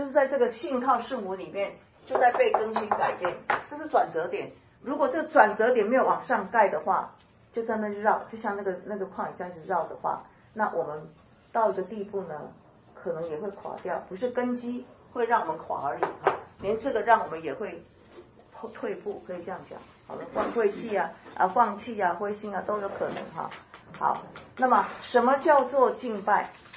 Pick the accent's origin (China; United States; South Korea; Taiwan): China; 我们中国人一句话很好，叫做六神无主。